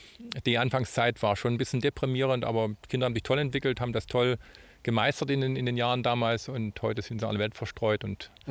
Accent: Germany; Und ich bin ja selber lange in der DDR groß geworden und habe hier studiert noch in Freiberg.

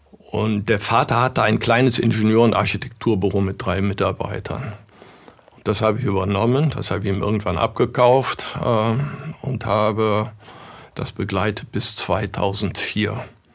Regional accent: North Rhine-Westphalia, Germany; wir kommen aus dem Oberbergischen, ländliche Region, ärmliche Region.

